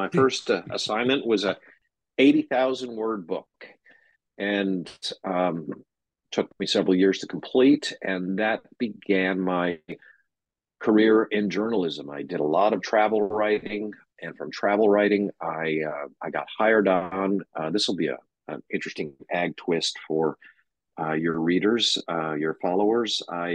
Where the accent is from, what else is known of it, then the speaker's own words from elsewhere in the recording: Alpine, Texas, United States; Alpine, Texas is my hometown. 100 miles south of us is a 800,000 acre national park.